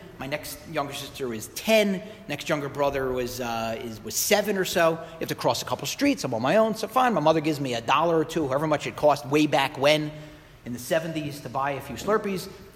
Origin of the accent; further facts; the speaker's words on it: Philadelphia, Pennsylvania, United States; So I was around 10, 11 or so, plus or minus, growing up in Philadelphia. So that will tell you which teams I root for.